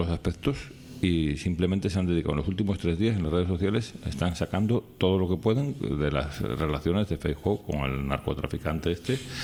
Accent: Spain; nuestra como española

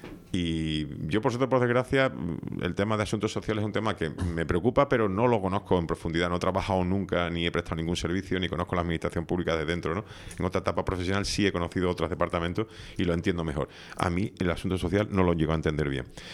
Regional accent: Canary Islands, Spain; somos los tinerfeños

